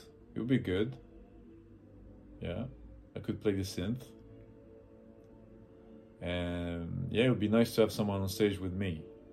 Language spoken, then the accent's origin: English; Paris, Île-de-France, France; I'm from Paris.